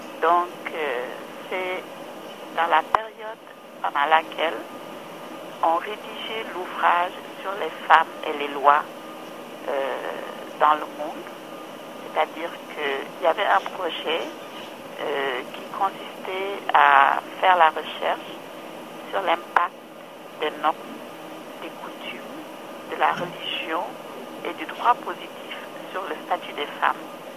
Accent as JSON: {"language": "French", "country": "Senegal", "said": "je suis sénégalaise"}